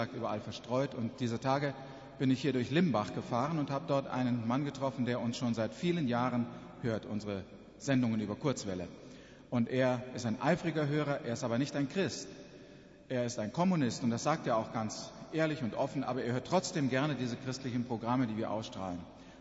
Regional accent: Paraguay; now in Ecuador; Ja, wir kommen aus Südamerika, wie gesagt, dort hier aus Paraguay.

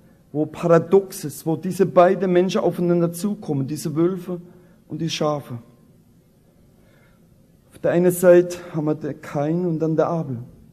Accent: Rhineland-Palatinate, Germany; Ich komme selbst aus der Pfalz und habe Probleme mit meinem Dialekt

